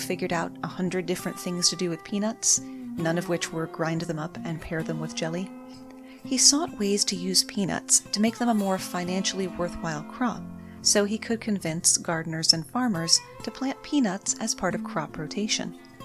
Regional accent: Richmond, Virginia, United States; Here in my hometown of Richmond, Virginia

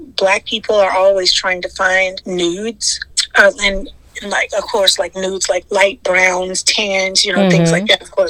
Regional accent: Shreveport, Louisiana, United States; although we are not French based, we're from Shreveport, Louisiana. And so, of course, like our roots are, you know, French and all of that because of Louisiana

